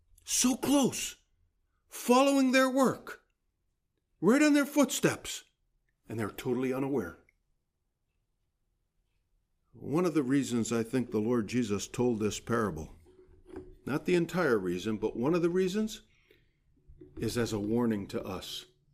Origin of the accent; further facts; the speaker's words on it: United States; Okay, that's a paint company down here in the States. I grew up in the States.